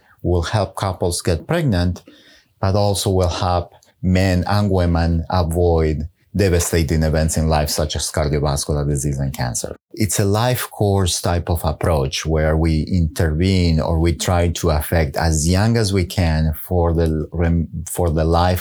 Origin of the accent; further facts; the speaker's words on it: Argentina; moved away as an adult; also born or lived in Israel; I was born in Argentina and I grew up there. And after I finished high school, I moved to Israel to do an undergrad degree in mathematics